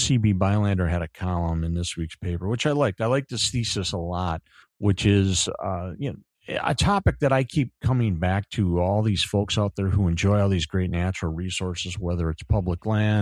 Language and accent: English; Winona, Minnesota, United States; I grew up on the Mississippi River, down in that Winona Trumplow area, where it was gorgeous when I grew up there in the 80s.